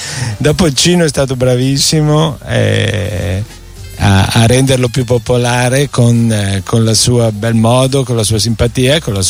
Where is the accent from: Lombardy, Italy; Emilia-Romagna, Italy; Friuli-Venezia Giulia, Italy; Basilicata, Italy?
Lombardy, Italy; Luino; ho incontrato diversa gente, tutta un po' più avanti di me con l'età, che conoscevano il mio paese, perché a settembre la vela internazionale veniva a Luino per le regate internazionali di settembre